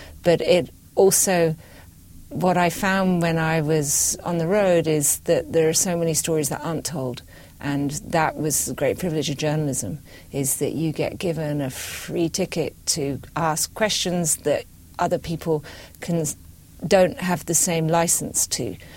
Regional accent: Scotland, United Kingdom; I'm British. I was brought up in Scotland. My father's of American descent and my mother's of Irish descent, so I've always been slightly rootless in the places where I've lived. But I was brought up in a rural place.

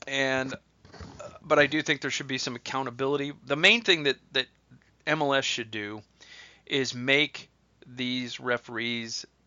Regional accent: Ohio, United States; I grew up just outside Columbus, and I lived in Columbus for a decade

